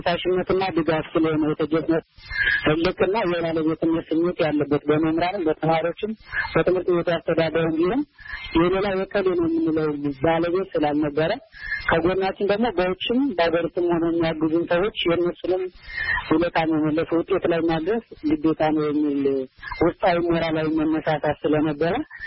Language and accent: Amharic; Sekela, Amhara, Ethiopia; born there; ምዕራብ ጎጃም ዞን ሰከላ ወረዳ ነው የተወለድኩት። ገጠራማ ክፍል ነው።